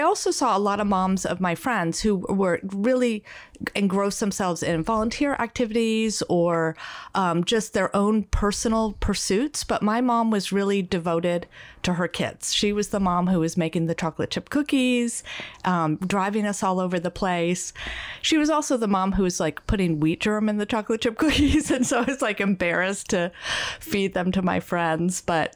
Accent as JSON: {"language": "English", "region": "Connecticut", "country": "United States", "tie": "born or raised there", "said": "And I grew up in Connecticut, became a Christian when I was in high school."}